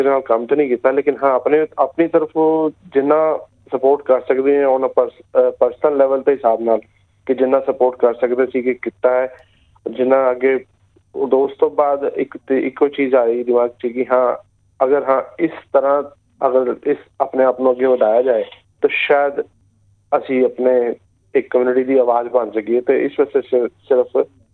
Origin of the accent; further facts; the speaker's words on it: New Delhi, Delhi, India; also born or lived in New South Wales; now in Perth, Australia; ਜੀ ਮੈਂ ਭਾਰਤ ਨਵੀਂ ਦਿੱਲੀ ਤੋਂ ਆਇਆ ਇੱਥੇ